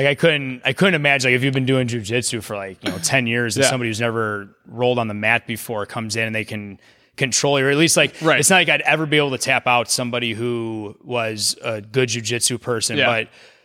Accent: New Lenox, Illinois, United States; There was a place in my hometown, New Lenox, that had just opened up.

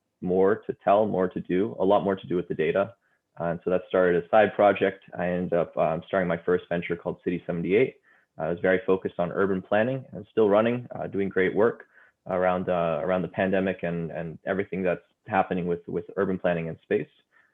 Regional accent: Boston, Massachusetts, United States; So I grew up around Boston and grew up in a family of like artists and a carpenter and sort of like blue collar.

